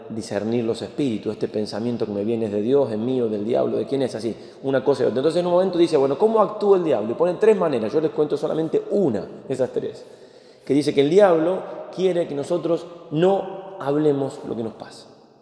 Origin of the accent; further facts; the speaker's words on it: Spain; Venimos de España, somos españoles